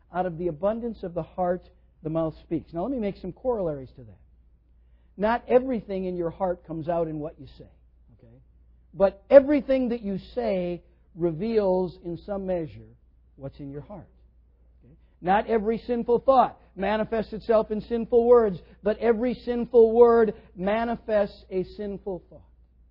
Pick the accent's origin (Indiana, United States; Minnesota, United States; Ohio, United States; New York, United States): Minnesota, United States; You know, I grew up in Minnesota. Tomatoes grow big in Minnesota.